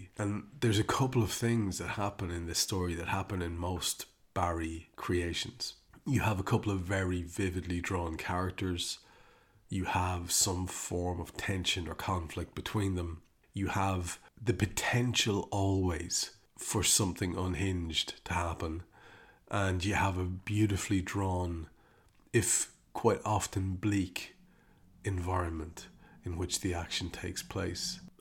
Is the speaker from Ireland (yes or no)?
yes; Ireland; he speaks, of course, and writes in an idiom that is inherently familiar to me as an Irishman.